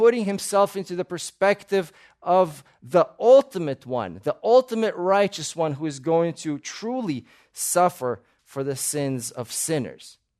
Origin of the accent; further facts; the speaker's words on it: Russia; I grew up in Russia.